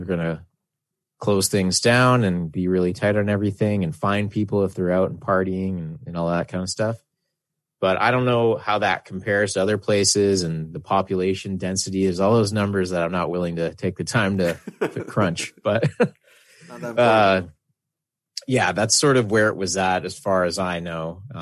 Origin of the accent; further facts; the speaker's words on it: Canada; That's one of the great parts of being Canadian is the poutine and hockey, I'd say too.